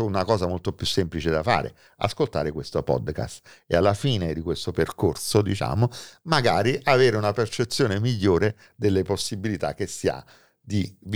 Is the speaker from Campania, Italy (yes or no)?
yes; Naples, Campania, Italy; e questo io da napoletano lo ritengo assurdo